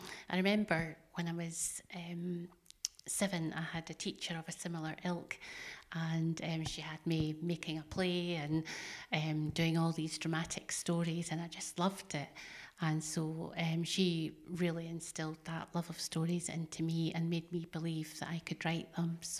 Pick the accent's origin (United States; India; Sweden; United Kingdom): United Kingdom; Dumfries, Scotland; also born or lived in Moffat; now in East Lothian, United Kingdom; I'm from Dumfries. Most of my life I've lived in Dumfries with a 12-year detour to Moffat. However, I now live up in East Lothian.